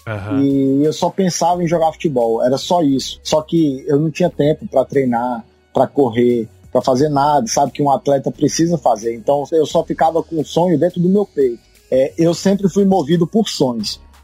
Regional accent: Brasília, Federal District, Brazil; como eu sou lá de Brasília

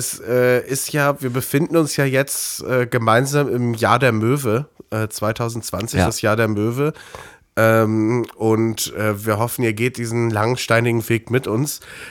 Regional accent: Kassel, Hesse, Germany; Kassel ist halt irgendwie näher an Hannover als

